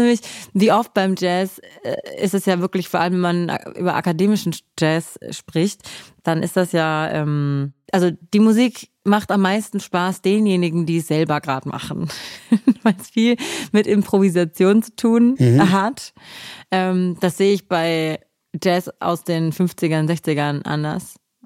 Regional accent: Baden-Württemberg, Germany; Nee, ich bin in der Nähe von Stuttgart aufgewachsen.

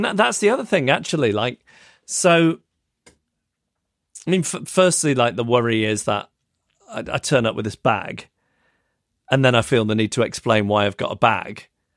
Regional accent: Macclesfield, North West England, United Kingdom; my hometown of Macclesfield, which is a couple of hours away from London on the train.

